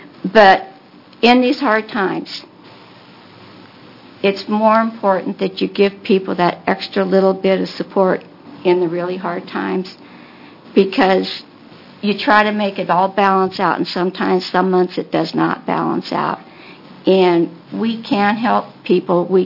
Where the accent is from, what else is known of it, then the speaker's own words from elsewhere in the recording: Oregon, United States; I grew up here in the Willamette Valley on a farm that my parents started from scratch